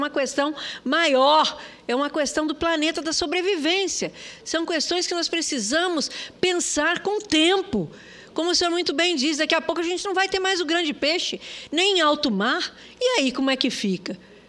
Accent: Mato Grosso, Brazil; não é porque eu sou de Mato Grosso, né? Um estado que, aliás, todos estão convidados para ir a Mato Grosso comer as delícias das nossas peixadas, né?

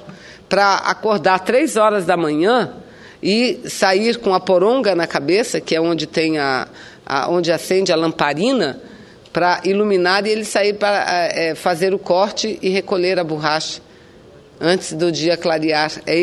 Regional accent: Amazonas, Brazil; lá do meu estado do Amazonas

